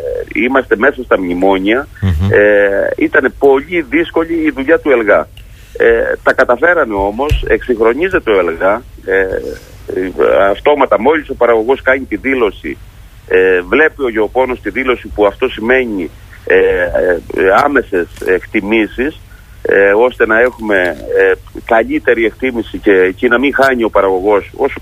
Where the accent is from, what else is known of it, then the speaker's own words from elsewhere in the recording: Asites, Crete, Greece; Εδώ η περιοχή η δικιά μας είναι όψιμη. Είμαι από τις Ασίτες και έχουμε διαφορά από την παραλιακή ζώνη εδώ, δηλαδή του Ηρακλείου, γύρω στις 15-20 μέρες.